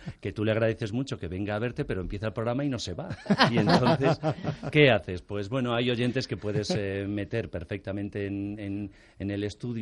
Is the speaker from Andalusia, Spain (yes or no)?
yes; Cortegana, Andalusia, Spain; yo tengo recuerdos de mi pueblo, que es Cortegana, en la Sierra de Huelva.